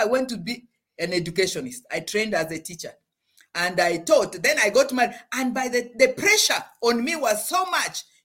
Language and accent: English; Arua, Northern Region, Uganda; I actually live more in northern Uganda. I was born in West Nile, which borders southern Sudan and eastern Democratic Republic of Congo, in Arua. I grew up in the village. And a typical village at my time, I was born in 1961.